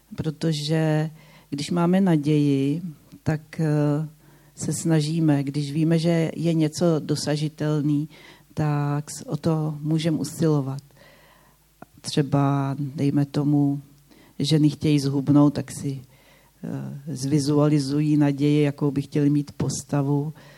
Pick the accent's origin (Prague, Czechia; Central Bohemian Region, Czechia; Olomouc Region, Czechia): Central Bohemian Region, Czechia; Buštěhrad; born there; Já jsem byla teďka v Buštěhradě ve svém rodném městě